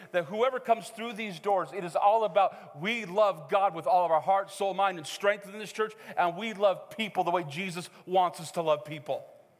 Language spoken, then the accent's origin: English; Missoula, Montana, United States; also born or lived in Helena; when I grew up in Missoula and we travel up in the summers for camp, loved camp. Lived in Helena and we traveled for camp, loved camp.